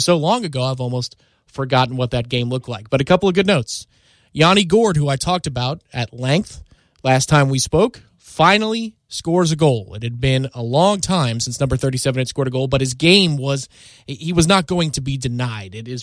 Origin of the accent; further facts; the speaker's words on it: Tampa, Florida, United States; So I've seen a lot of crazy stuff growing up in Tampa.